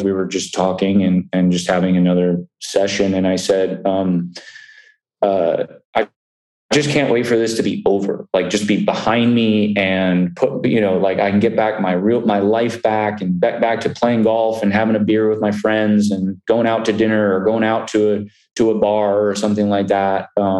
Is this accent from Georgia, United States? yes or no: no; Vero Beach, Florida, United States; And that's in Indian River County, which is where I grew up in Vero Beach, Florida.